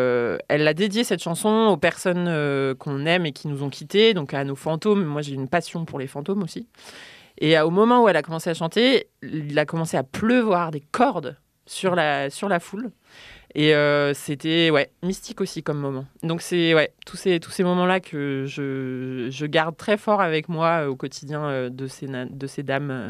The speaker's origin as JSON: {"language": "French", "town": "Romans-sur-Isère", "region": "Auvergne-Rhône-Alpes", "country": "France", "tie": "born there", "said": "Non. Hein, je suis née à Romans-sur-Isère."}